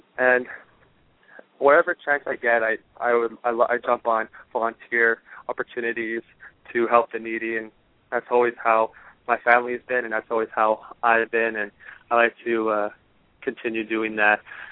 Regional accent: Montreal, Quebec, Canada; I'm from Montreal, Canada. So we were always brought up in a bilingual school, so we were forced to take French all my life.

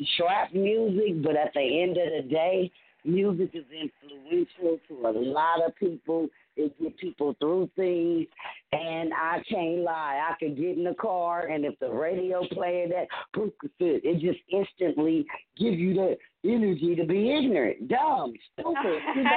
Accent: Los Angeles, California, United States; which consists of four females born and raised in Los Angeles

